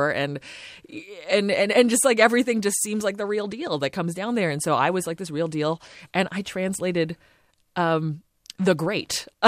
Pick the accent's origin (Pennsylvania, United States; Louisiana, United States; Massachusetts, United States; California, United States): California, United States; San Francisco; now in Los Angeles, United States; I live in the LA now and I grew up in San Francisco, it's definitely a different universe when you aren't the only Chinese person in the room.